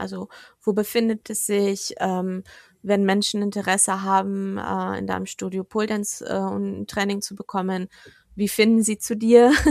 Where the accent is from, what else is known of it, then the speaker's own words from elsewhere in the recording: Portugal; German is a second language; now in Germany; also ich bin selber nicht Deutsche, also ich bin Portugiesin